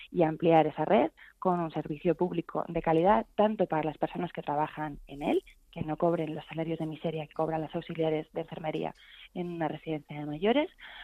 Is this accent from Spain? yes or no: yes; Community of Madrid, Spain; como sociedad madrileña tenemos que repensar el modelo